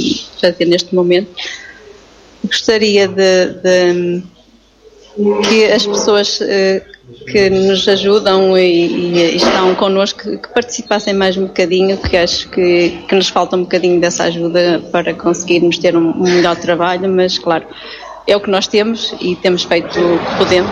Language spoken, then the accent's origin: Portuguese; Macieira, Portugal; sou macieirense, nasci em Macieira